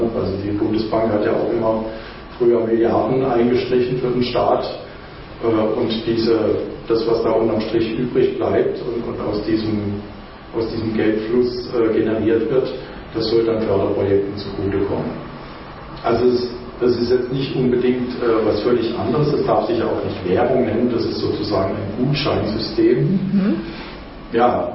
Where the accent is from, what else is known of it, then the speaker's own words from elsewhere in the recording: Freiburg, Baden-Württemberg, Germany; Ich komme aus Freiburg. Bei uns gibt es ein Regionalgeld